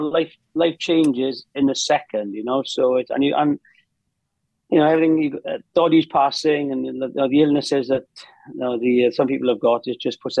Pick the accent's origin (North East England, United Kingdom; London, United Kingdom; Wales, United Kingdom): Wales, United Kingdom; Wales, because I was representing Wales at the time, singing the … that's like my home country.